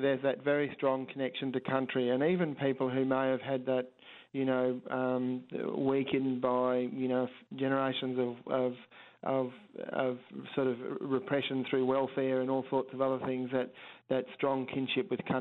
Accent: Central Australia, Australia; I've been here for about 8 years, but my history is that I was brought up in Central Australia and lived and worked with Aboriginal people on cattle stations and national parks all my life.

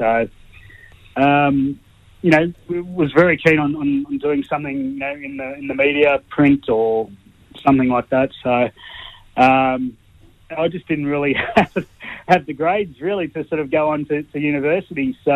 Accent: Coffs Harbour, New South Wales, Australia; now in Lake Illawarra, Australia; But, I'm from Coffs Harbour, me. So, big shout out to all the mob up home there

